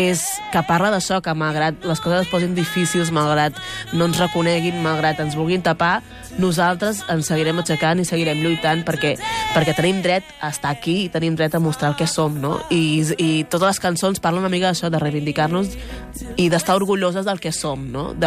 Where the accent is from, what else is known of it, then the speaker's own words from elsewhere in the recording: Catalonia, Spain; first language Catalan; parlo català perquè sóc catalana, perquè és el meu idioma